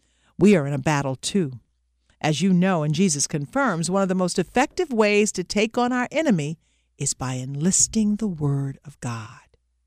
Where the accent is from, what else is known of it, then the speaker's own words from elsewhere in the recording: the South, United States; As you may already know, I come from the South, and every kid down South was familiar with the phrase fighting words.